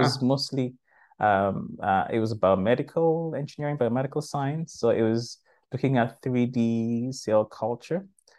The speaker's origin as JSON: {"language": "English", "country": "Nigeria", "tie": "born there", "second_language": "English", "said": "So I'm a Nigerian by birth, and I got a scholarship to study medicine."}